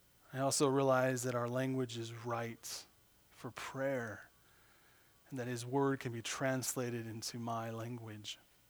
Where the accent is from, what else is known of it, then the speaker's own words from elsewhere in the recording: United States; I can come as an American and have the same stature